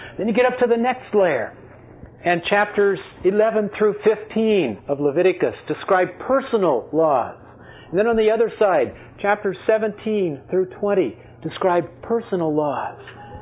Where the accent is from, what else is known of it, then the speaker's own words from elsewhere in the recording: California, United States; I am a Californian who hailed from Southern California